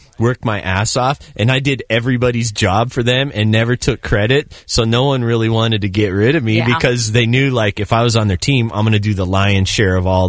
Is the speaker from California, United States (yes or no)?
yes; Long Beach, California, United States; I'm from Long Beach. Like, it's cold if I have to wear long pants